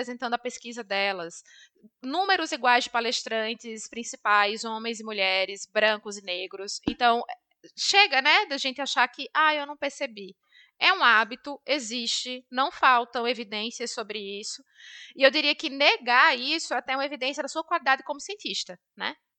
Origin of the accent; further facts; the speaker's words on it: Pernambuco, Brazil; Eu sou do interior de Pernambuco